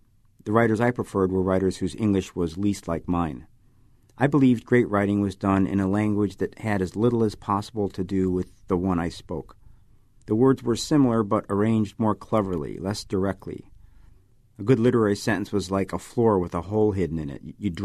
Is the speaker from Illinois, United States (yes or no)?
yes; Chicago, Illinois, United States; I grew up in Chicago on the South Side, and even though that, you know, that world was incredibly literary, it wasn't the world that I saw in books.